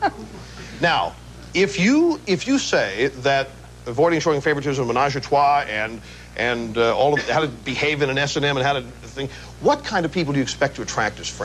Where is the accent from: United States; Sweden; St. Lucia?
United States; Missouri; The heartland of America. Missouri is my hometown, and thank them very much.